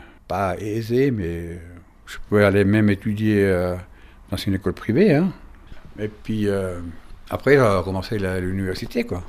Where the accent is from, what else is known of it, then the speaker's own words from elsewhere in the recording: Chile; now in Le Locle, Switzerland; Je viens du Chili. Je suis en Suisse depuis 1974 et j'habite au Locle depuis 1992.